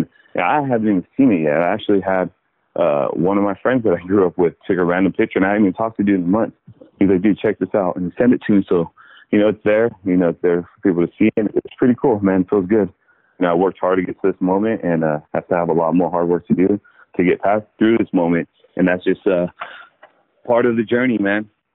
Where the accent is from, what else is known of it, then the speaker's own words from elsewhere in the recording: San Bernardino, California, United States; Little Dallas on a busy intersection in San Bernardino, and that, you know, that's where I grew up, and that's where, you know, not too many people make it out of San Bernardino.